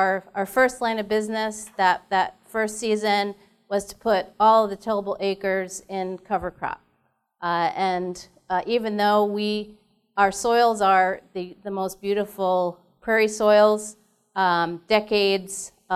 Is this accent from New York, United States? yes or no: no; Boston, Massachusetts, United States; I didn't grow up on a farm. I grew up in Boston, Massachusetts, in a very, very urban setting.